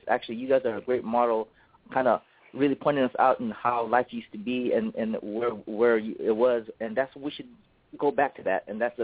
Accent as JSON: {"language": "English", "country": "Philippines", "lives_now": "United States", "said": "I'm Filipino, but I'm here in America, right? So I'm Filipino American."}